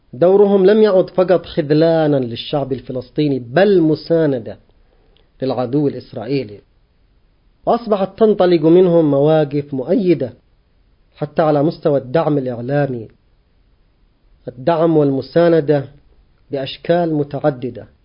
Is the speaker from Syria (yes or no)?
no; Yemen; نحن كشعب يمني نعاني أيضا من العدوان على بلدنا